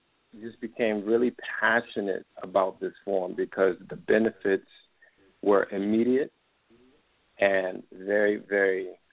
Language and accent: English; Washington, District of Columbia, United States; I'm from the Washington, D.C. area. And I had the privilege of traveling abroad because my mother worked for the Foreign Service.